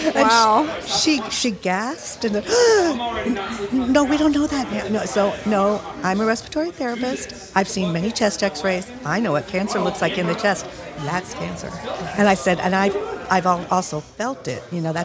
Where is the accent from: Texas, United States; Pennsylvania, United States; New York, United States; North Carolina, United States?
Texas, United States; Austin; I'm from Austin, Texas.